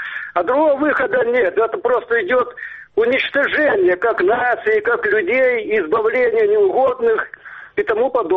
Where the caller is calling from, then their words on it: Crimea, Ukraine; Я с Крыма звоню.